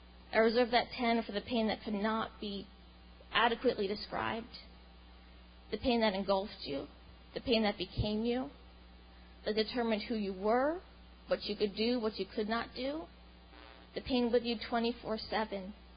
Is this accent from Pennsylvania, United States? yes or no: yes; Pennsylvania, United States; it's not a coincidence that I was brought down from Pennsylvania to an area with the area code of 828.